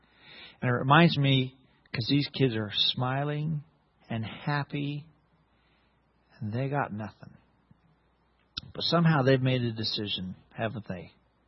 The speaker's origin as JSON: {"language": "English", "country": "United States", "said": "I'm older, too. and I'm an American"}